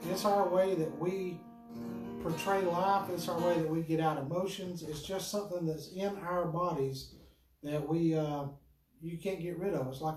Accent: Douglas, Georgia, United States; I'm from South Georgia, born and raised in Douglas, Georgia, and, grew up playing and singing in church.

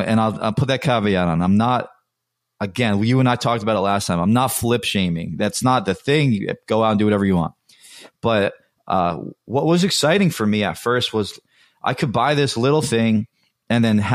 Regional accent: New York, United States; growing up in the New York area, having access to things that other people couldn't get access

